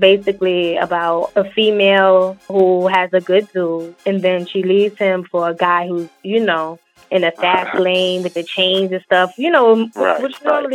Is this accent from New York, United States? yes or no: yes; Harlem, New York, United States; Yeah, I'm from Harlem.